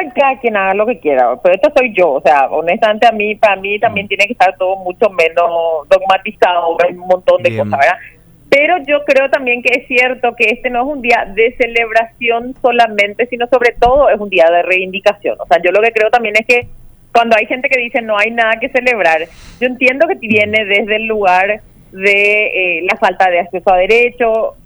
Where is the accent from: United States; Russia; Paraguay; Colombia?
Paraguay; como mujeres, o como paraguayas